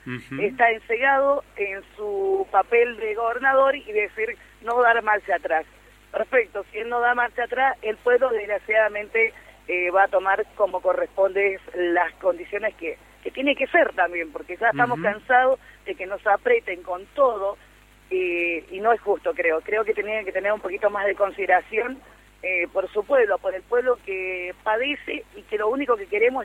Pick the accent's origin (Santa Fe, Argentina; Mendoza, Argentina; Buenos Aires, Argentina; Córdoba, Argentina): Mendoza, Argentina; San Rafael; yo soy de San Rafael, chicos, yo soy de San Rafael, Mendoza